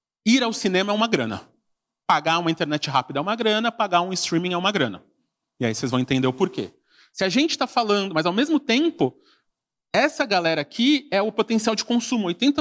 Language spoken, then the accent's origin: Portuguese; Brazil; E depois disso, a gente é brasileiro.